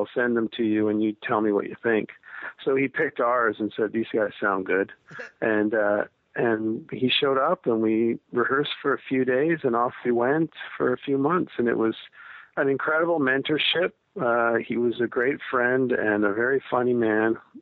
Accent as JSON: {"language": "English", "country": "Canada", "said": "We were in being Canadian."}